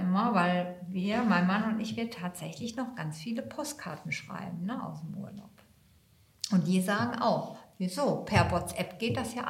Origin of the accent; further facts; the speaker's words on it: Mülheim, North Rhine-Westphalia, Germany; ich komme ja aus Mülheim, ich bin ja gebürtige Mülheimerin und ich war in Mülheim viel unterwegs.